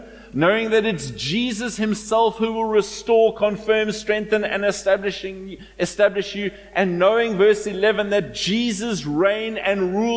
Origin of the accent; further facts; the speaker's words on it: South Africa; because we're all from South Africa